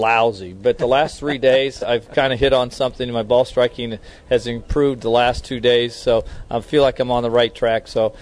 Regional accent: Kansas City, Missouri, United States; And I think it's great to come back to the Midwest. I was born and raised in Kansas City.

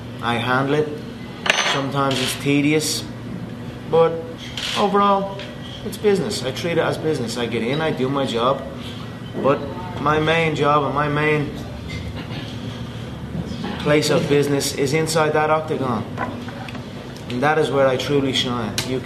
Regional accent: Dublin, Leinster, Ireland; Yeah, where I grew up in Dublin was a tough neighborhood.

